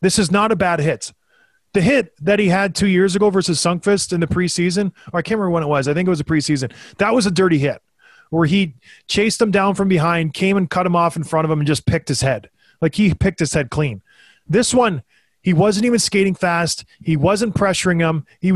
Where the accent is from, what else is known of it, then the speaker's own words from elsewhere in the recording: Boston, Massachusetts, United States; Oh, man, I'm from Boston.